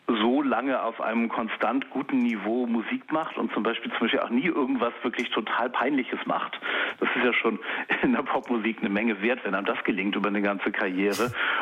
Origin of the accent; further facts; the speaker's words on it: West Germany, Germany; Also ich bin im Westen groß geworden